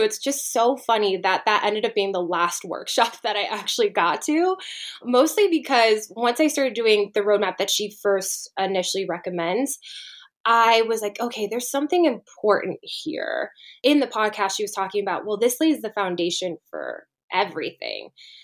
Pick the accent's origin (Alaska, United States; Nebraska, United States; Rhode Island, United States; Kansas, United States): Nebraska, United States; Bellevue; So I grew up in a smallish town in Bellevue, Nebraska. I was one of like the few Asian kids that existed within a 50-mile radius growing up. So it was like a big farming community.